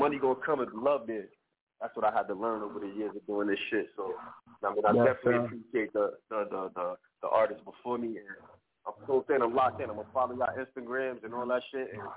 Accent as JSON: {"language": "English", "region": "New Jersey", "country": "United States", "said": "I'm from New Jersey, and I'm everywhere with this music shit."}